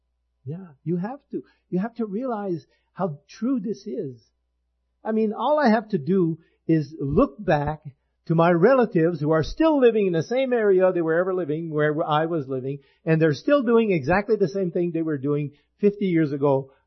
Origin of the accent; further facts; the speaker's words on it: Canada; You know, we come from Canada, by the way.